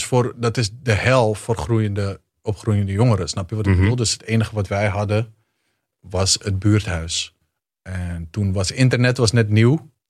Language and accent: Dutch; Amsterdam, North Holland, Netherlands; Ik ben opgegroeid in Amsterdam-Noord.